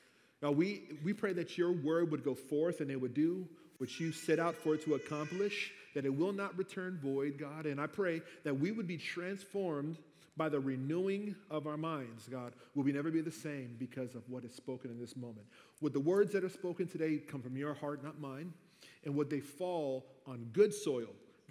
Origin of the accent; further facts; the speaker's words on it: Virginia, United States; I come to you from the Commonwealth of Virginia.